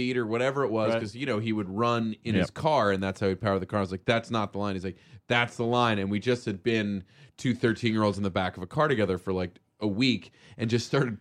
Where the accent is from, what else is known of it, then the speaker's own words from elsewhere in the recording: Australia; I'm Australian